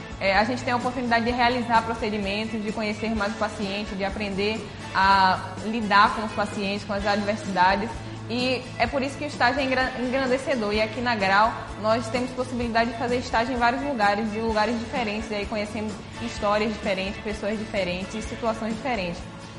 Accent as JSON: {"language": "Portuguese", "town": "Salvador", "region": "Bahia", "country": "Brazil", "said": "eu tenho 18 anos, sou de Salvador."}